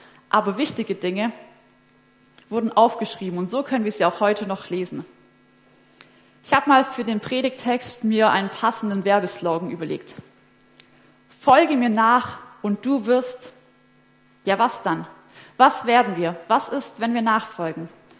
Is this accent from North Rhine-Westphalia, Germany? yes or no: no; Neuffen, Baden-Württemberg, Germany; Ursprünglich komme ich aus Neuffen, das ist bei Metzingen-Nürtingen in der Nähe.